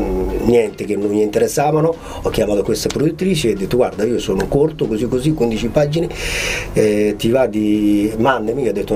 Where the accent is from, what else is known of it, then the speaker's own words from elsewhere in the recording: Djibouti; io sono di Djibouti, Corno d'Africa, la Somalia francese